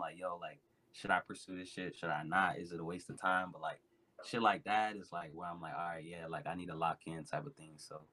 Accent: Coral Springs, Florida, United States; I'm a rapper. I'm from Coral Springs, Florida, which, if you're not familiar with the area, that's South Florida, Broward County.

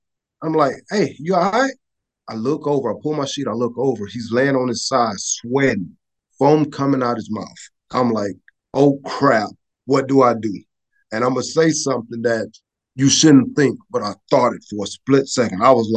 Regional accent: Houston, Texas, United States; I'm originally from Houston, and we grew up extremely poor, right?

